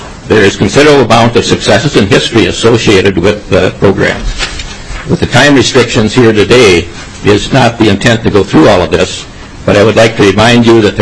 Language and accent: English; Minnesota, United States; And I am from Grant County. I live on the family farm there.